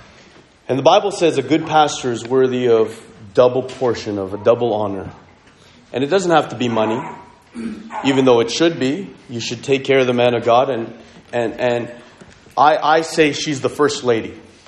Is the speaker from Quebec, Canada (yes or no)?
yes; Montreal, Quebec, Canada; I'm a Filipino background, grew up in French Canada, Montreal, Quebec, Canada. I do speak French.